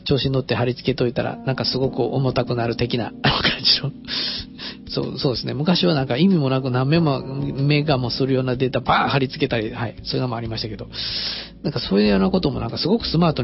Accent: Kansai, Japan; accent: Kansai dialect; ちょっと関西弁が出てしまいましたけど

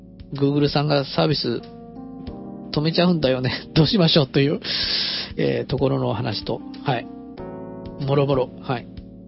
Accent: Kansai, Japan; accent: Kansai dialect; ちょっと関西弁が出てしまいましたけど

